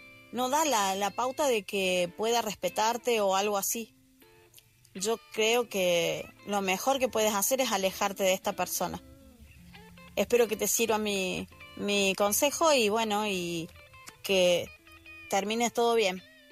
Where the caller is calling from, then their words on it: Argentina; desde Argentina